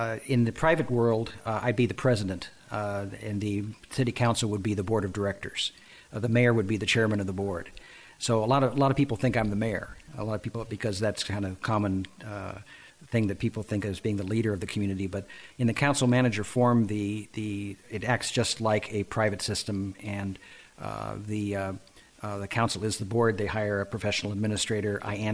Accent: Oregon, United States; So, and I'm obviously from Oregon.

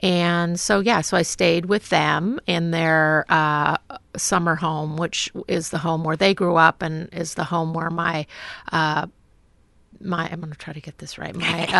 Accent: Portland, Oregon, United States; But I grew up in Portland. And had a strong Astoria connection through friends.

